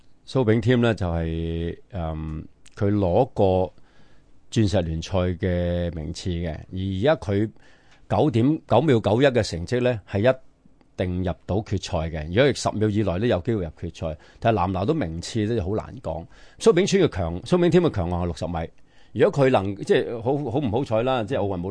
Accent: China; 但系我哋作为中国人咧，都应该比较系自豪嘅

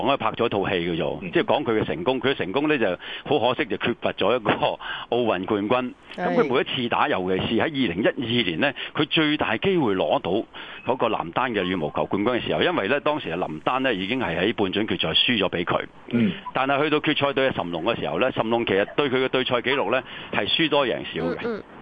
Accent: China; 我哋中國人咧就會咁諗

